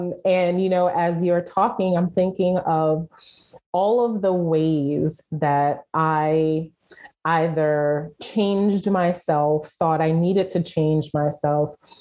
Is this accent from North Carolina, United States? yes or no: no; Bronx, New York, United States; even telling people that I was from the Bronx was like, let alone telling them that I grew up in the projects. I was just like, yeah, I'm from the Bronx.